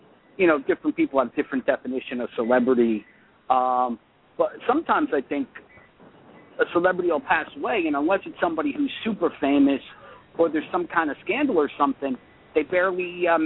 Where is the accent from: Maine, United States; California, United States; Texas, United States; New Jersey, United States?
New Jersey, United States; And now I'm from North Jersey, about, you know, 10 miles from